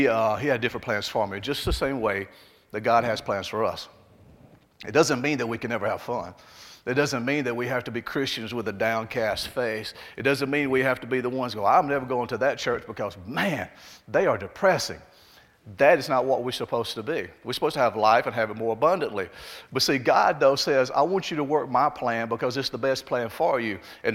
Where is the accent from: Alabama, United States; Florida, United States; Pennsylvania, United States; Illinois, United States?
Alabama, United States; But I still feel like I'm from Alabama. Does that sound weird? I guess it has that whole accent thing.